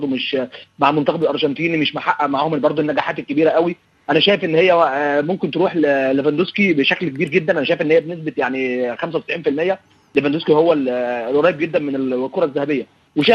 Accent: Egypt; انا كمصري طبعا وكلنا كمصريين

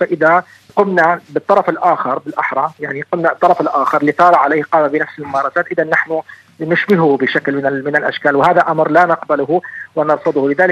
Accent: Syria; لكن نحن نرفض جميعا كسوريين على المساس بأي مدني

